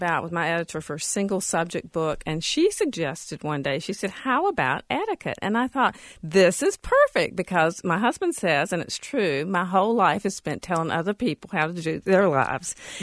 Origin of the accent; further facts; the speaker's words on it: the South, United States; I was raised in the South.